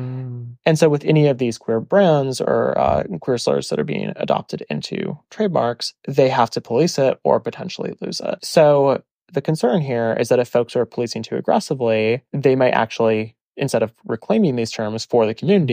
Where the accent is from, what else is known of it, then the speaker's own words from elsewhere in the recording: Midwest, United States; But growing up in the Midwest, we had both.